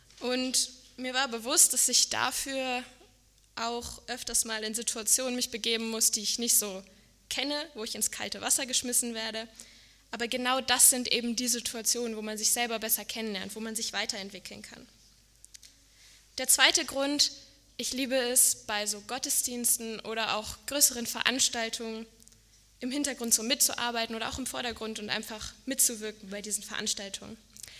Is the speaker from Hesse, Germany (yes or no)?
no; Hanover, Lower Saxony, Germany; Ich komme aus Hannover und gehe da schon mein ganzes Leben lang in die Gemeinde Fischerstraße.